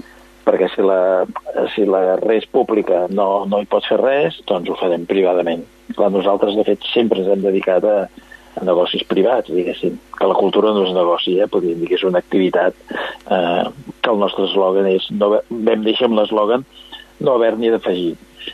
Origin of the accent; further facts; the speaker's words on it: Sabadell, Catalonia, Spain; Jo de jove, aquí a Sabadell